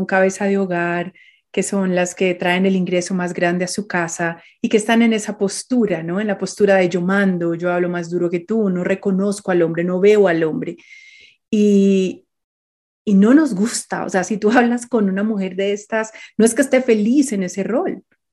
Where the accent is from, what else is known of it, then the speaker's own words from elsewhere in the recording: Colombia; en mi país, en Colombia.